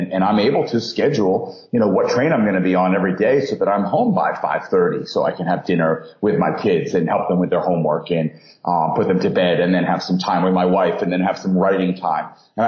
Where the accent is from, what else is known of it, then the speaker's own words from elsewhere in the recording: New York, United States; and I'm a New Yorker, so I know lots of very jaded, cynical people, right?